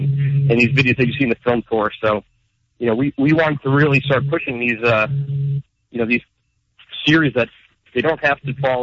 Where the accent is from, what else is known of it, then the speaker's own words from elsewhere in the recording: New England, United States; now in Charleston, United States; So, you know, we're originally from New England, but we moved out to Charleston a couple years ago.